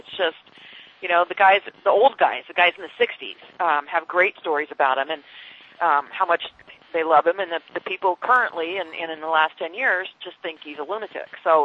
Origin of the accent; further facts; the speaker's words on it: Colorado, United States; Because we grew up in Colorado, but we were forced by my parents to be Nebraska fans.